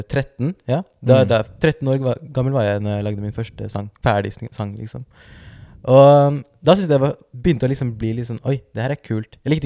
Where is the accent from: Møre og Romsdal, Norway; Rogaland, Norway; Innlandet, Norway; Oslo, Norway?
Oslo, Norway; fordi jeg er liksom fra Groruddalen